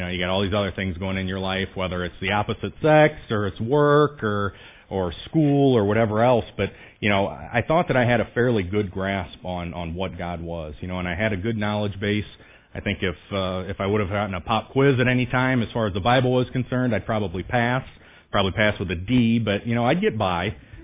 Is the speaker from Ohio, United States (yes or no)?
yes; Tiffin, Ohio, United States; Like I said, I grew up in Tiffin, had a great childhood.